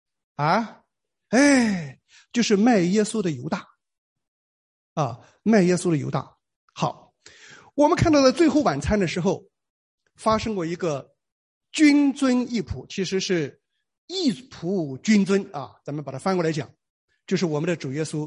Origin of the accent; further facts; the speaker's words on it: Shandong, China; 可是我们山东人有一句话叫老太太跳井